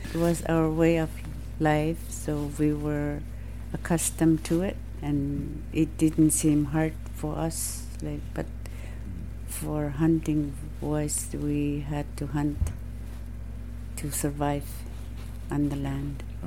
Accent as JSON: {"language": "English", "town": "Rose Island", "region": "Newfoundland and Labrador", "country": "Canada", "tie": "born there", "said": "I was born in Rose Island, Sutlik Bay. Mm-hmm. It's called Sallikuluk in Inuktitut."}